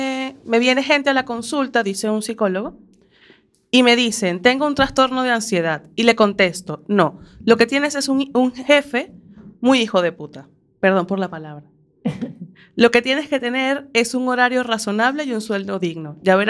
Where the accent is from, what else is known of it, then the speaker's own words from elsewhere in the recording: Venezuela; yo reconozco que yo para dar direcciones soy muy venezolana